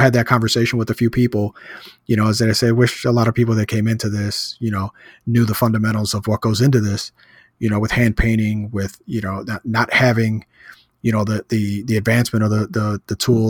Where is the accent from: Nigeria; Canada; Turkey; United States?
United States; Chicago, Illinois; now in Florida, United States; I'm not. I was born and raised in Chicago. That's where my heart's at. My family still lives there.